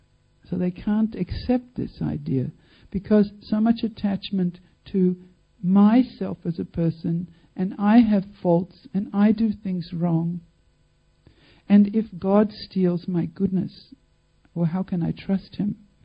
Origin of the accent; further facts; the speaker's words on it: Australia; and I'm an Australian, and everything else spreads out from there.